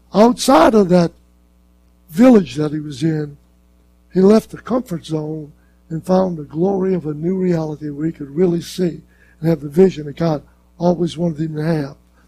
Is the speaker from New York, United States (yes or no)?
no; Louisiana, United States; No, nothing disparaging about my state. This is my home state. I'm back here.